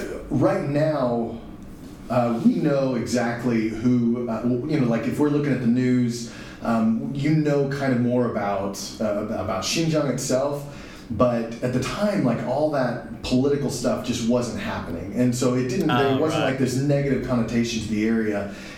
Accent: Texas, United States; moved away as an adult; now in China; I'm from Texas in the United States, both my wife and I are.

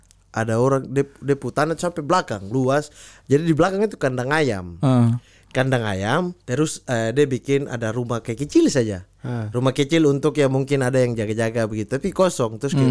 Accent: Papua, Indonesia; Orang Papua.

